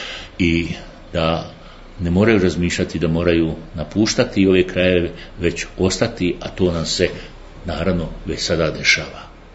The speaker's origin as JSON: {"language": "Bosnian", "country": "Bosnia & Herzegovina", "said": "Ja sam uistinu Bosanac, pa možemo reći po majci, naravno Hercegovac"}